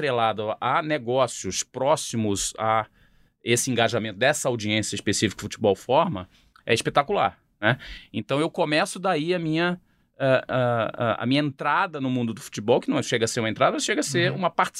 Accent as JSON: {"language": "Portuguese", "region": "Rio de Janeiro", "country": "Brazil", "tie": "born or raised there", "said": "sou carioca, nasci no Rio, então frequentando o Maracanã desde 5 anos de idade, 4 anos de idade."}